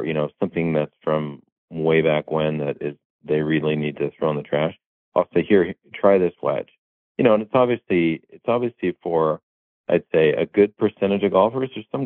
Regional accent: Canada; I grew up around George Knudsen in Canada.

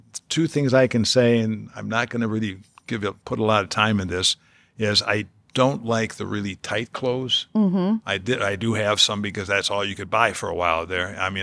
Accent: Chicago, Illinois, United States; I think maybe in school, I was from Chicago.

